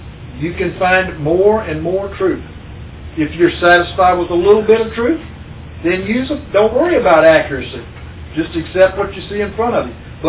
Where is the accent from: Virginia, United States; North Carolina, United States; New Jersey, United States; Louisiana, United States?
Louisiana, United States; Baton Rouge; Over in my area, I moved over here from Louisiana, our town, Baton Rouge, which is where Jimmy Swaggart had his ministry.